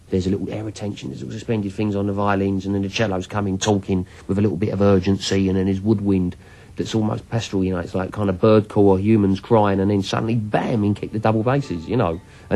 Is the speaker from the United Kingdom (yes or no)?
yes; United Kingdom; I'm a Brit